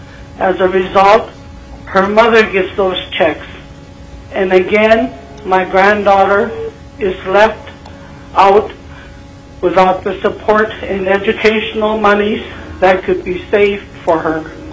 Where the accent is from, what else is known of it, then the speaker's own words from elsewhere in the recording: Fairbanks, Alaska, United States; I'm from Fairbanks.